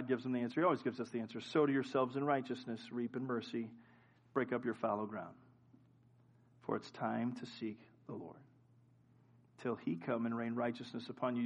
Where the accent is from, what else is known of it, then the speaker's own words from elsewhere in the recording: California, United States; Well, you're a Californian, so I have to stay in California forever because I'm a Californian?